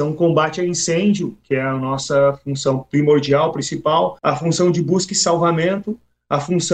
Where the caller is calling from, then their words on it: Torres, Rio Grande do Sul, Brazil; eu falo de Torres, né, Rio Grande do Sul, a mais bela praia gaúcha. Tenho 46 anos